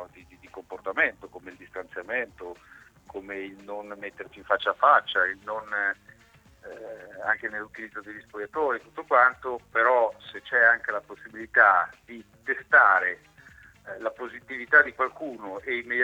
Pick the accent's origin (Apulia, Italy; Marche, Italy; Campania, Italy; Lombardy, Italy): Marche, Italy; Ancona; accent: Anconetano; E se vuoi in anconetano, parlo in dialetto.